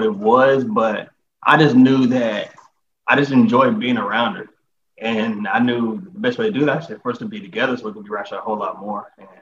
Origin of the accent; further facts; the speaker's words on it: Arkansas, United States; Like I said, I'm from Arkansas, she's from Nassau.